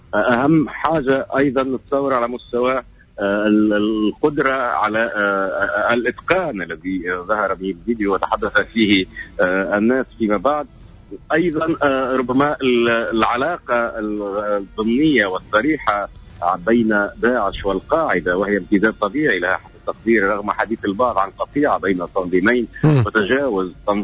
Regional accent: Tunisia

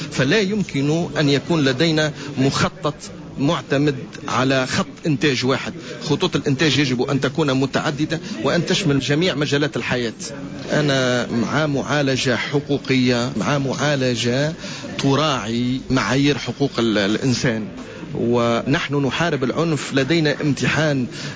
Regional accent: Tunisia; يجب أن نجتمع كتونسيين

